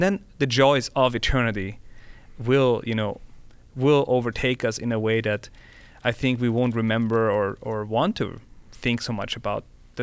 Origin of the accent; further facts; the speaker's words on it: Austria; because I'm from Austria